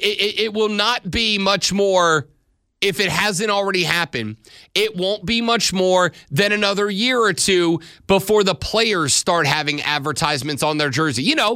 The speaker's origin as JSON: {"language": "English", "town": "Shalimar", "region": "Florida", "country": "United States", "tie": "born or raised there", "said": "I grew up in Shalimar, Florida, about a mile shy of the runway that the largest Air Force base in the United States, Eglin Air Force Base, flies sorties off of all day, every day."}